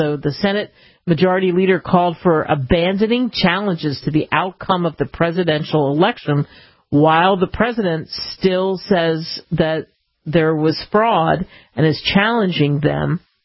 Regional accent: Philadelphia, Pennsylvania, United States; I grew up in Philly and grew up in that seat of liberty.

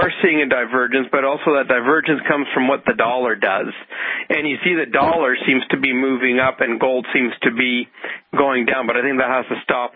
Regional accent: British Columbia, Canada; I'm from British Columbia, for those listeners who don't know

